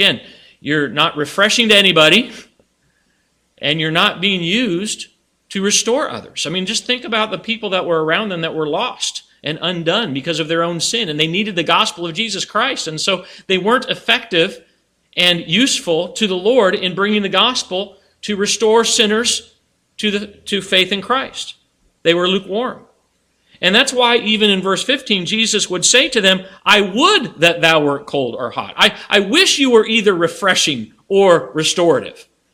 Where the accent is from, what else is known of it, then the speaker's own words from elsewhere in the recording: Colorado, United States; I remember growing up in Colorado, we were familiar with these cold mountain streams.